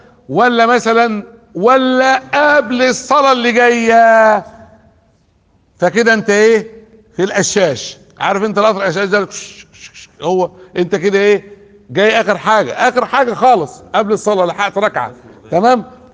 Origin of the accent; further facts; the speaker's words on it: Port Said, Port Said Governorate, Egypt; كنت بقول لهم كده بورسعيد، انا بورسعيدي اصلا